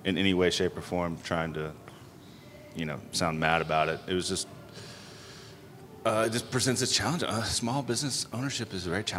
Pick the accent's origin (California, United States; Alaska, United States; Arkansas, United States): Arkansas, United States; Kind of home, but it also kind of never felt like home because I'm not from here.